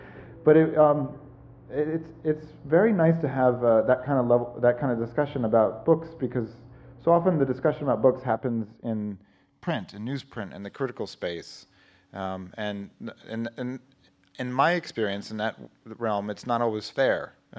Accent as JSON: {"language": "English", "region": "California", "country": "United States", "said": "I'm actually from California, so it's really nice to be back here."}